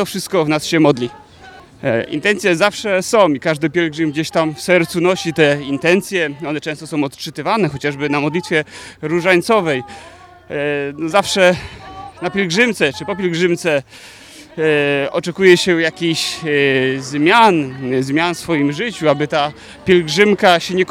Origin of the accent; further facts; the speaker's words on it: Wrocław, Lower Silesian Voivodeship, Poland; Jestem z Wrocławia